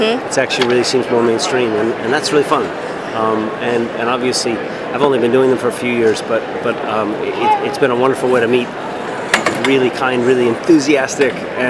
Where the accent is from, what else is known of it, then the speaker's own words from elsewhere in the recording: New York, United States; New York Comic Con was so fun because I'm also from New York, so it's home.